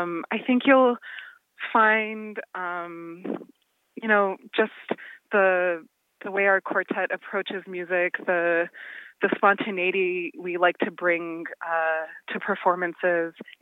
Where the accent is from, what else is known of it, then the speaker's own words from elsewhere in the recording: Toronto, Ontario, Canada; I grew up in Toronto, and then I studied at Juilliard for my undergrad and master's degrees.